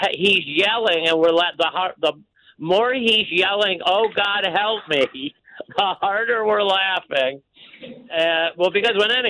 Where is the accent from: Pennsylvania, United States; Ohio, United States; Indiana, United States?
Ohio, United States; Cleveland; So everyone by now not only nauseatingly knows I'm from Cleveland